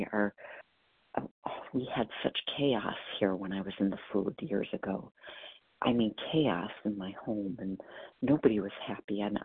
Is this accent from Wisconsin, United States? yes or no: yes; Wisconsin, United States; I'm from Wisconsin.